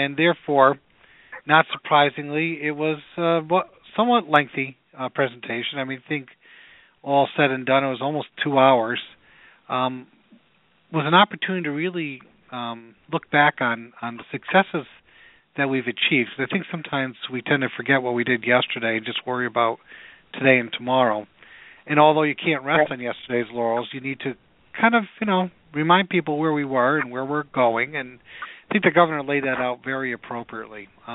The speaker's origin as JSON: {"language": "English", "town": "Cohoes", "region": "New York", "country": "United States", "tie": "born or raised there", "said": "I know in my hometown of Cohoes, sometimes we lead little sheltered lives on certain areas."}